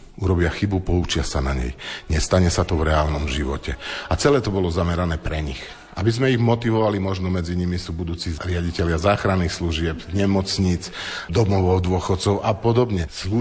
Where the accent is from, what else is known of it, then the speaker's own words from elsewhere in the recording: eastern Slovakia, Slovakia; Ja si veľakrát robím srandu, že my sme z východu a my východňari máme nielen 5T, ale aj 5C.